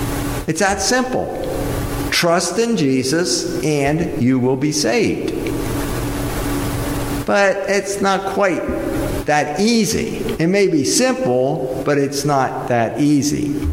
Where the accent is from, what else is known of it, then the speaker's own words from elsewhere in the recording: Elizabethtown, Pennsylvania, United States; moved away as an adult; also born or lived in Oak Brook; I grew up in the Mountjoy, Elizabethtown area as a farm boy, went to Elizabethtown area high school, graduated, went to Lock Haven State College back then